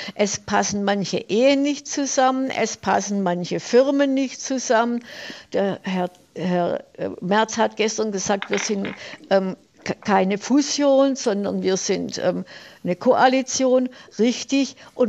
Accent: Stuttgart, Baden-Württemberg, Germany; ich bin ja aus Stuttgart, aus der besten Baustelle oder aus Baustelle des besten Bahnhofsprojekts Europas oder der Welt seit 16 Jahren.

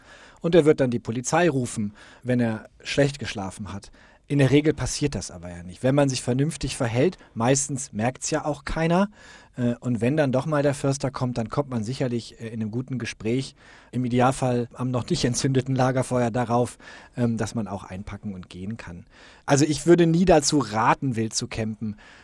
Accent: Germany; Da sind die Strafen sehr viel höher als bei uns in Deutschland.

